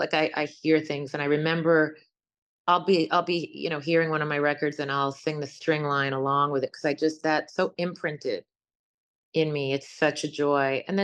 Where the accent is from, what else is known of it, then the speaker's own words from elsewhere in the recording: New York, United States; And when I was a kid growing up in New York, it was my very first dream to be a Broadway star.